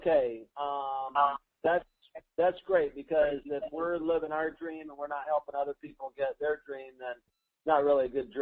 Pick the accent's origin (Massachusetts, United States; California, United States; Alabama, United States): Alabama, United States; I'm from Alabama, so I'm slow.